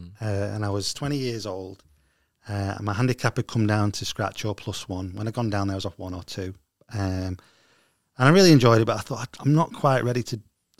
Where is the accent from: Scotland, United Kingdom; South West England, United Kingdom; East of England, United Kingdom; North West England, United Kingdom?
North West England, United Kingdom; Stockport; I was originally from Stockport.